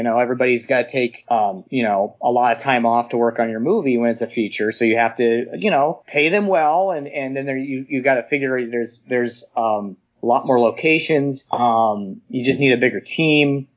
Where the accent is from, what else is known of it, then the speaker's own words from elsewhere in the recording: Nebraska, United States; I grew up in Nebraska, a small town. I kind of just fantasized about making movies since I was a little kid growing up in the 80s.